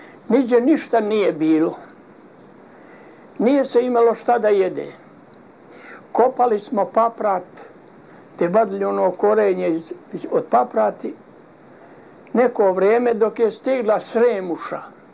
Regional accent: Gornji Zaluković, Republika Srpska, Bosnia & Herzegovina; born there; Rođen sam u Gornjem Zalukoviku kod Vlasenice.

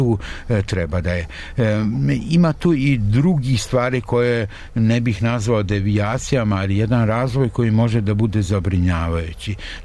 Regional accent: Vojvodina, Serbia; Ja sam iz Vojvodine, kod nas nikada nije bilo na slavama da dođe ni 10, a ne 20, 50 ili 100 ljudi.

